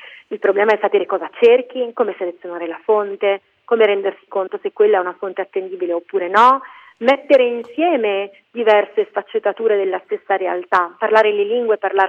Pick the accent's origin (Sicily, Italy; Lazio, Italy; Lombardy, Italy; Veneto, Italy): Lombardy, Italy; Busto Arsizio; Per scelta ho deciso di ritornare nella mia città, io sono di Busto Arsizio